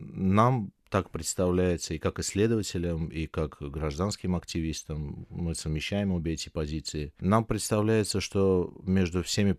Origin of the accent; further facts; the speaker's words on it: Baku, Azerbaijan; я и родом из Баку